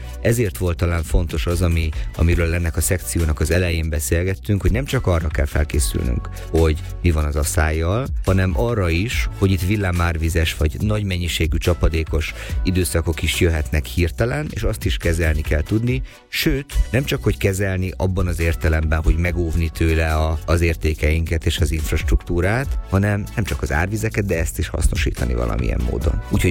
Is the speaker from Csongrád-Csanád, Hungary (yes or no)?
yes; Szeged, Csongrád-Csanád, Hungary